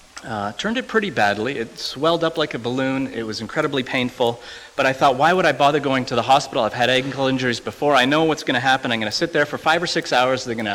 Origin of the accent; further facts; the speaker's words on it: Winnipeg, Manitoba, Canada; I'm from Winnipeg. Back in Winnipeg, I've lived there for about 15 years now or so.